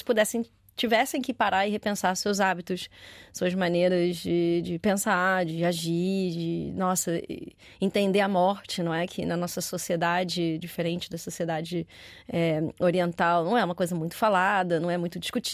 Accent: Rio de Janeiro, Brazil; born there; also born or lived in Paris / London / São Paulo / Phuket; Eu já morei em Paris, já morei em Londres, já morei em São Paulo. Claro, nasci no Rio de Janeiro, já morei na Tailândia, em Phuket, na Tailândia.

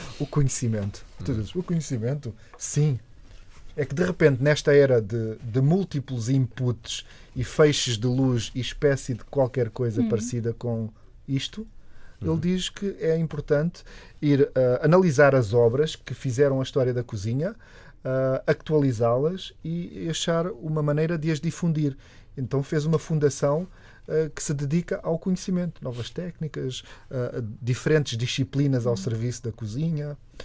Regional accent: Olhão, Algarve, Portugal; Eu, por exemplo, eu sou do Algarve, pá, ali daquela da zona mesmo sul do sul.

